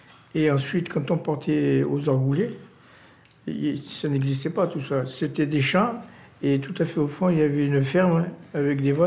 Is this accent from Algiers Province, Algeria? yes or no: no; Oran, Oran Province, Algeria; moved away as an adult; now in France; j'avais une réquisition du préfet d'Algérie, d'où je venais d'Oran, une réquisition pour partir immédiatement. J'étais dans la police en Algérie.